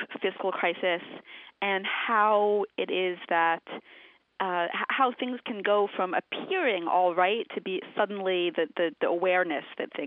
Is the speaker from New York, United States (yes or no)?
yes; New York, United States; I grew up in New York. I'm born in 1975, the same year as the fiscal crisis. So writing this book was really meant writing about the city of my childhood.